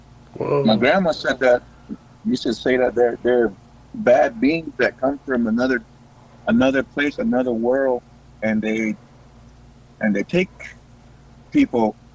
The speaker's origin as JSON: {"language": "English", "town": "Bylas", "region": "Arizona", "country": "United States", "tie": "born or raised there", "said": "I'm from the St. Carlos Apache Reservation out here in Arizona, and I grew up here."}